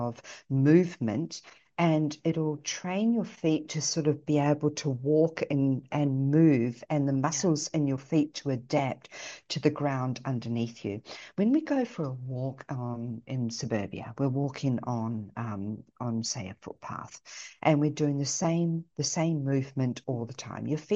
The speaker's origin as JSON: {"language": "English", "country": "New Zealand", "tie": "born there", "said": "because I was born in New Zealand"}